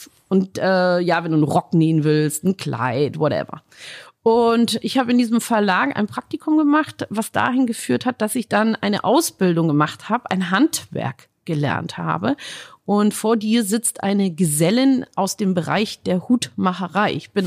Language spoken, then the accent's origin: German; Munich, Bavaria, Germany; Ich bin ein Münchner Kindl, in München groß geworden.